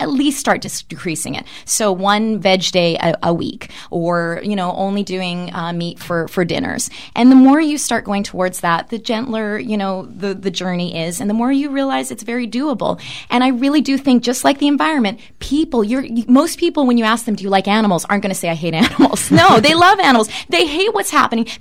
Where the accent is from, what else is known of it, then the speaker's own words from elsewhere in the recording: Manitoba, Canada; I'm from Manitoba. I'm a prairie girl. I grew up eating meat.